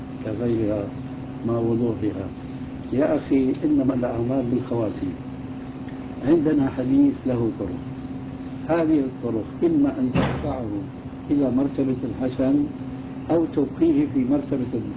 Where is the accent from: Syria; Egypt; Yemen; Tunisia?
Syria